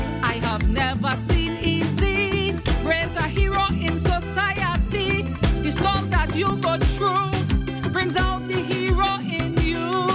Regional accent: Trinidad & Tobago; I'm from the Twin Islands, called Trinidad and Tobago.

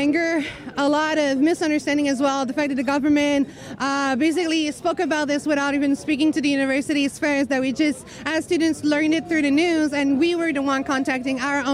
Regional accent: Quebec, Canada; born there; So I was born here in Quebec.

